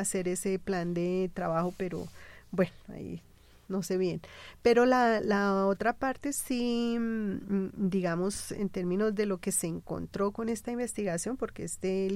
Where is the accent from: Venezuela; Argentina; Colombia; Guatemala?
Colombia; ¿qué queremos como colombianos?